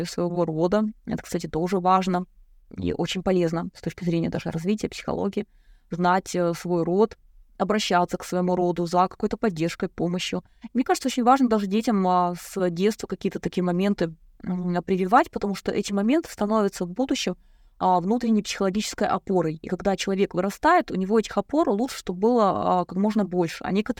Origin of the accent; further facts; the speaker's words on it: Russia; Я родилась на Байкале, и, в принципе, для нас это была некая часть жизни.